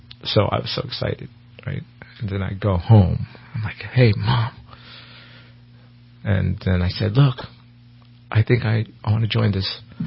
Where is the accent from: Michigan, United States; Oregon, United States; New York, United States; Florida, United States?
New York, United States; Brooklyn; So, you know, we were immigrants. We immigrated to New York, of all places, right? I grew up in Brooklyn, New York.